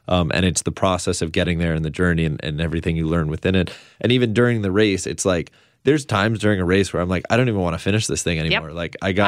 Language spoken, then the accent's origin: English; New York, United States; In Westchester, New York. So a little bit north of the city.